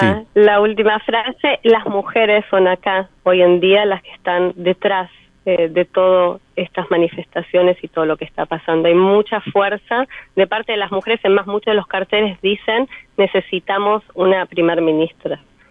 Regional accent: Argentina; now in Israel; Porque yo soy artista argentina israelí, soy también y también, digo siempre.

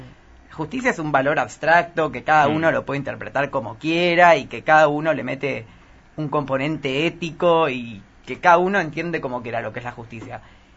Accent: Argentina

